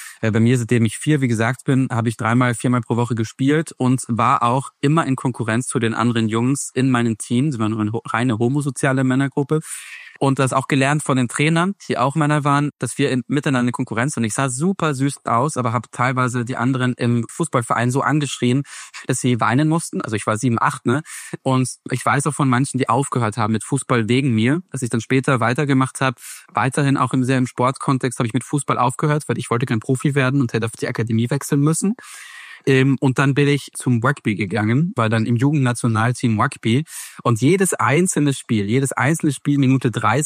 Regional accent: Vienna, Austria; now in Germany; Und eigentlich müsste ich jetzt den ganzen Podcast nur noch so reden, damit ihr auch wirklich merkt, dass ich eigentlich Wiener bin. Aber dementsprechend bin ich weder in West noch in Ostdeutschland groß geworden.

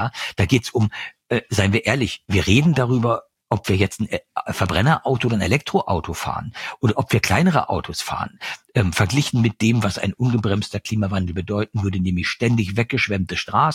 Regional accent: eastern Germany, Germany; Ich komme aus Ostdeutschland.

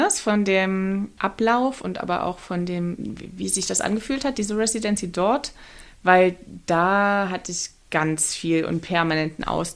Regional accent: Saxony, Germany; mit der Landschaft meiner Herkunft, wo ich aufgewachsen bin, gemacht, das Erzgebirge, wo ich eigentlich immer erstmal weg wollte, weil es kam mir immer eng

